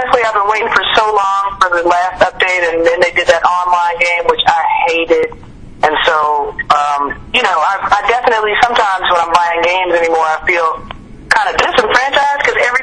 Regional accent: Chicago, Illinois, United States; From Chicago, and Shane Park is one of those places I've played many, many times.

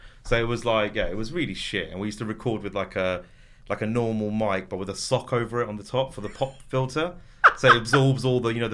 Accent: United Kingdom; I'm British, but I'm not really British. I'm Pakistani, but I'm not really Pakistani. I'm like Muslim, but am I really Muslim?

